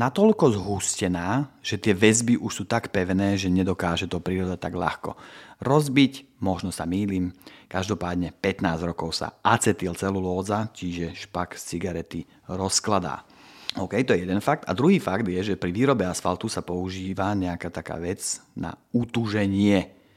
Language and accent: Slovak; Rajec, Žilina Region, Slovakia; also born or lived in Šaľa; pochádzame ako rodina z Rajca a z Rajeckej Lesnej sú moji rodičia a Žilinský kraj, proste hrdý, národný, cítiaci človek a presťahovali sme sa do šale